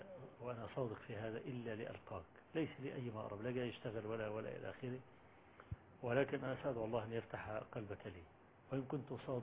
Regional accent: Egypt; أنا جاي من مصر مخصوص وأنا طالب علم فقير،

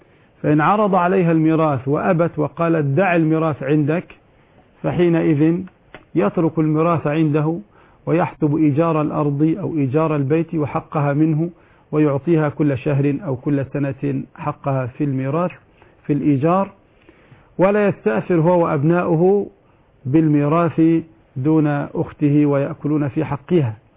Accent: Egypt; وهذا مشهور عندنا في مصر

